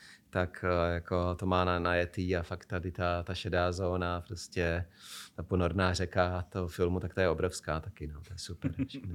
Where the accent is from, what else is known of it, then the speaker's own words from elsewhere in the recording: Hradec Králové, Hradec Králové Region, Czechia; narodil jsem se, vyrůstal jsem v Hradci Králové